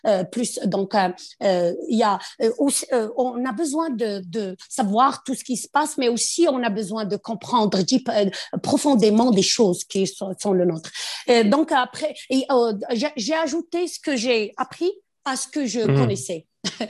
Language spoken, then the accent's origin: French; Morocco; Moi, je suis originaire du Maroc, c'est de l'Afrique